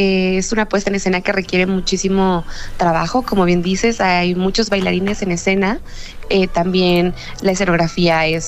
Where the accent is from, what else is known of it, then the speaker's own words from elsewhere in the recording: Mexico City, Mexico; yo no soy originaria de Monterrey, soy de aquí, de la Ciudad de México.